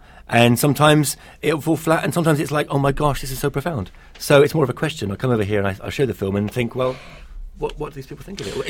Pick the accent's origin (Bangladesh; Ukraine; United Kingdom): United Kingdom; I mean, as a Brit, it's like being in America. It's nothing like Britain.